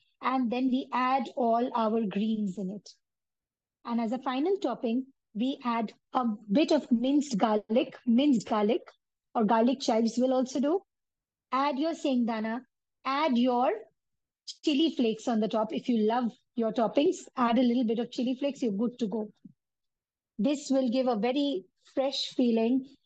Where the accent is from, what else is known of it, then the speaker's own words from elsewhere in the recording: West Bengal, India; Like, I come from Bengal.